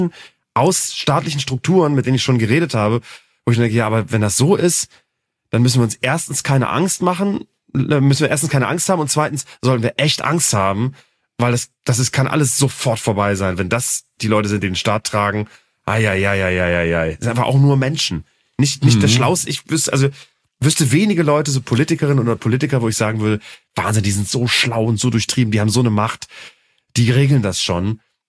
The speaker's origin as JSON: {"language": "German", "region": "Bremen", "country": "Germany", "tie": "born or raised there", "said": "Ich bin an der Weser aufgewachsen und ich bin regelmäßig auch morgens aufgewacht vom Nebelhorn an diesigen Tagen, die es ja in Bremen sehr oft gibt"}